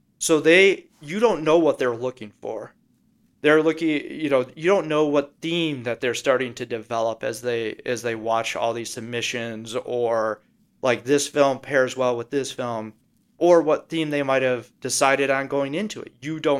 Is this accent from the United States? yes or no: yes; Michigan, United States; now in Chicago, United States; We will be playing in my home state of Michigan and then in Georgia.